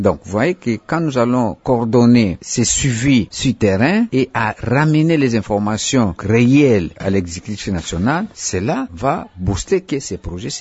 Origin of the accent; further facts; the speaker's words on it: Kailo, Maniema, DR Congo; Par exemple, chez moi, au Kailo